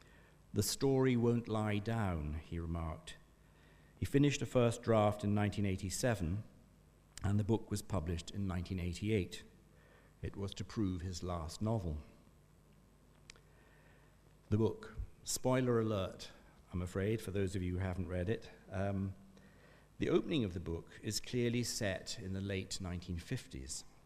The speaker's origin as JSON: {"language": "English", "country": "Ghana", "tie": "born or raised there", "also_born_or_lived": "Nigeria", "said": "I was born and raised in West Africa, in Ghana and Nigeria. I regarded West Africa as my home for the first 20 or so years of my life."}